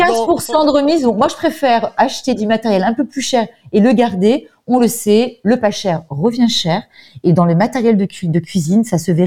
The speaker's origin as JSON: {"language": "French", "region": "Provence-Alpes-Côte d'Azur", "country": "France", "said": "On les squiche, comme on dit chez nous en Provence, là."}